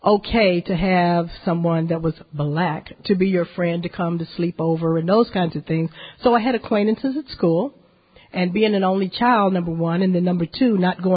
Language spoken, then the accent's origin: English; Corpus Christi, Texas, United States; I am a native Texan. I'm born and raised in Corpus Christi.